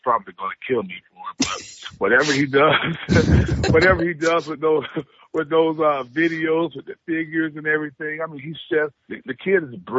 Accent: Jacksonville, Florida, United States; I travel through my hometown all the time. I see, homeless, and our homeless community is literally more gathered together in the downtown area of Jacksonville, Florida.

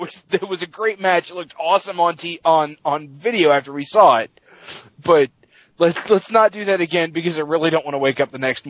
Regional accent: Baltimore, Maryland, United States; And I came out saying that I was from Baltimore

